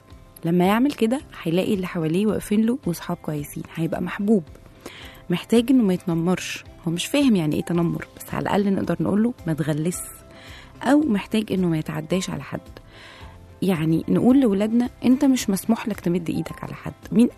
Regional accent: Egypt; لكن احنا كمصريين دايما عندنا كلمة مشهورة قوي

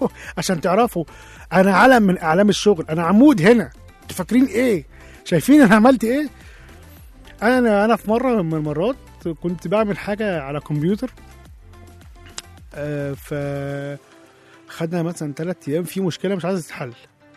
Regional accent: Egypt; لا احنا عندنا كمان في مصر الهبد بيوسع مننا اكتر من كده. احنا عندنا في مصر بنهبد

